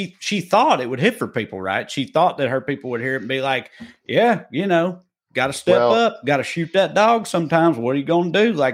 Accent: Salina, Kansas, United States; I grew up in town in Salina.

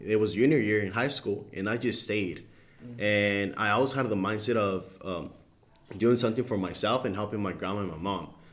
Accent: Mexico; Because growing up in Mexico, going through a different adversity and stuff like that.

